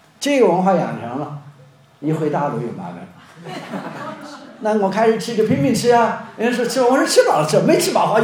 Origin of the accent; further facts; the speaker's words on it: China; now in United States; 你看我们中国人就是这样啊，什么事儿都大家让很多次，在国内也要吃饭